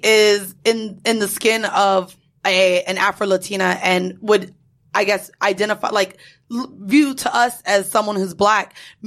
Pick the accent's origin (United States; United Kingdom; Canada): United States; Florida; Yeah, now, because, I mean, we're from Florida, so yes, New York is probably on a larger scale, too, as far as Dominicans